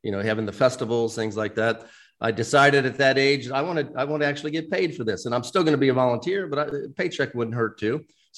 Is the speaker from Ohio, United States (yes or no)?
yes; Ohio, United States; My father exposed me to the volunteer service in my hometown, just outside Cincinnati. He became a volunteer when we moved out into the suburbs.